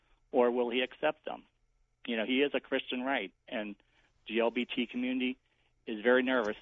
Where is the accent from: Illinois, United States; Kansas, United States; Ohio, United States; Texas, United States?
Ohio, United States; I'm from the Mahoning Valley, the 17th District.